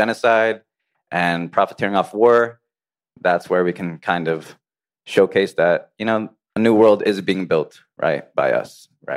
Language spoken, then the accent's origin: English; New Jersey, United States; We're in New York. I'm from Jersey. We're not a swing state.